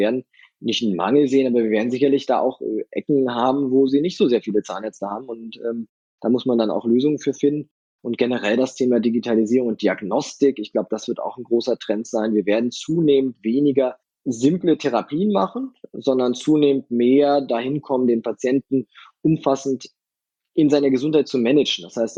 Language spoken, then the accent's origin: German; North Germany, Germany; Ich komme ja auch aus dem Norden.